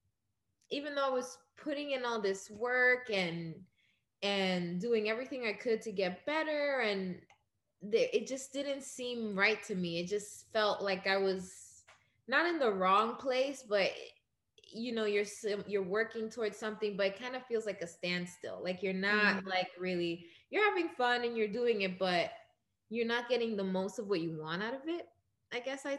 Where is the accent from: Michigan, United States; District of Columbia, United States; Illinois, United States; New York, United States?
New York, United States; Queens; also born or lived in Brooklyn / Dominican Republic; I was born in Brooklyn, but we ended up, you know, we moved back and forth from New York to Dominican Republic. That's where my family's from. We ended up in Queens.